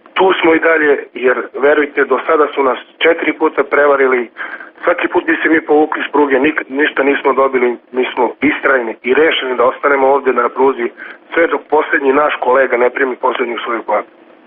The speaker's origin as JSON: {"language": "Serbian", "town": "Sjenica", "region": "Šumadija and Western Serbia", "country": "Serbia", "tie": "born or raised there", "said": "Lapovo me juče i danas podsjeća na moj zavičaj na Sjenicu i na Peštičku visoravan."}